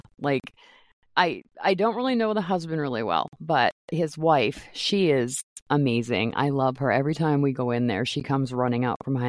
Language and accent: English; Maine, United States; because I'm not from Minnesota. I'm from Maine.